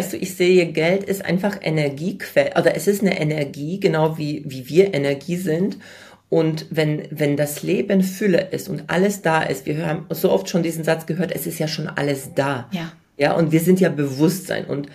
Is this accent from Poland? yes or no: yes; Poland; now in Germany; ich komme aus Polen, wir sind relativ bescheiden aufgewachsen